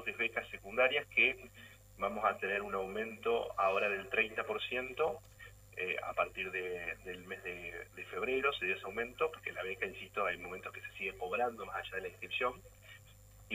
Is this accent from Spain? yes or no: no; Nogoyá, Entre Ríos, Argentina; Nogoyá, que es mi ciudad de origen